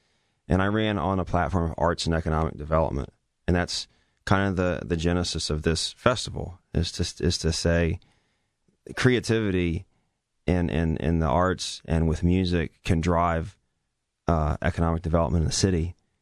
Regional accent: Charlottesville, Virginia, United States; Well, I'm from Charlottesville, that's for one thing.

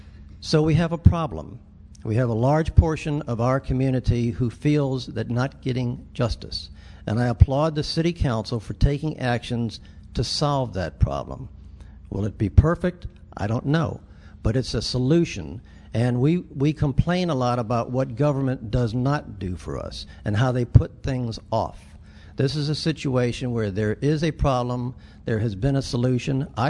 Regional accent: Washington, District of Columbia, United States; Now, I grew up in Southeast DC in a pretty rough neighborhood.

